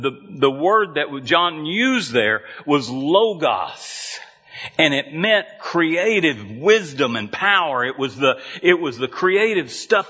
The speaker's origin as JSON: {"language": "English", "town": "Lubbock", "region": "Texas", "country": "United States", "said": "I'm from Lubbock. You think this is the heart of redneckery? You're not even close. Give me the high plains of West Texas."}